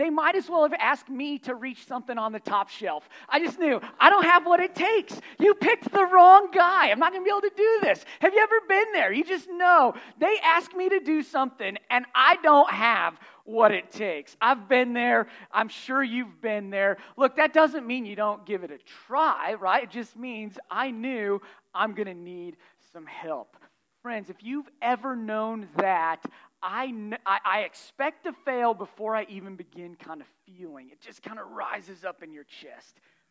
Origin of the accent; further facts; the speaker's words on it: Red Oak, Iowa, United States; I grew up in Red Oak and graduated from Stanton. My grandparents are here. They live just outside College Springs, so I'm a Southwest Iowa guy at heart.